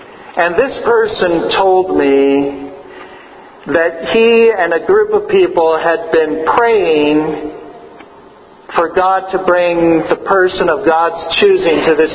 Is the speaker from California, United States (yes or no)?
yes; San Diego, California, United States; In fact, my dreams, as I've told you, were of a warmer place than this. Since I'm from San Diego.